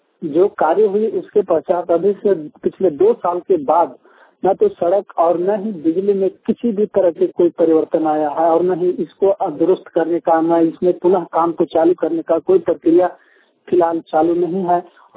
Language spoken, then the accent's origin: Hindi; Chobiyahi, Jharkhand, India; सिमरिया प्रखंड क्षेत्र कसारी पंचायत के मैं चोबियाही गांव से … मेरे गांव के अलावे आसपास लगभग एक दर्जन से ऊपर यह गांव है जो चारों तरफ जंगलों से घिरा है।